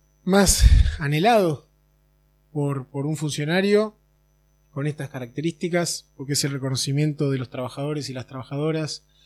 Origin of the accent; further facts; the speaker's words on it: Argentina; como argentino, como trabajador, como funcionario, como hombre de la pesca